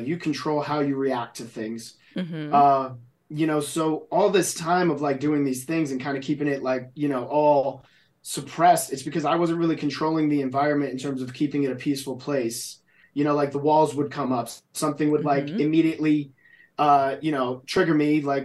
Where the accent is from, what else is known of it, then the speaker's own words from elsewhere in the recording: New Jersey, United States; growing up in New Jersey, like there's, you know, it's tough, right?